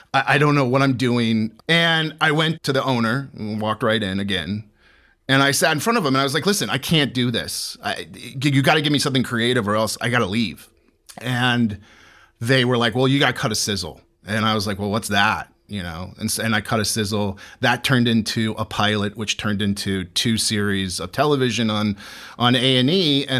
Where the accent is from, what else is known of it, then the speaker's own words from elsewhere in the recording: St. Petersburg, Florida, United States; I grew up in St. Petersburg, Florida. I was born and raised in St. Pete, Florida.